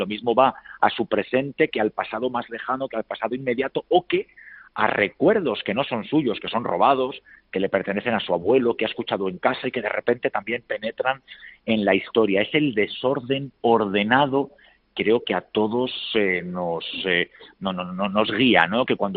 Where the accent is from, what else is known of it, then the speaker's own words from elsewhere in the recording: Madrid, Community of Madrid, Spain; yo soy un madrileño por todas partes, de padres y abuelos madrileños